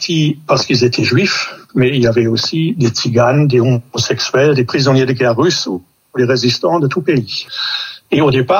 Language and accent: French; Germany; French is a second language; Moi, je suis né en Allemagne en 1954